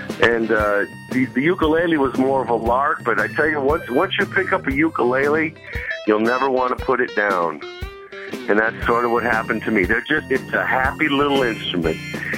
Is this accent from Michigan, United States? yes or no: yes; Flint, Michigan, United States; Folks, this is … I'm from Flint, Michigan, and I'd like to welcome you to Sunday Night Blues.